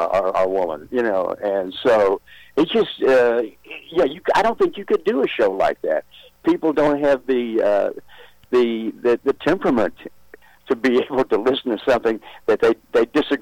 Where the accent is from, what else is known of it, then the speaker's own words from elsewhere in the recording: the South, United States; We're from the South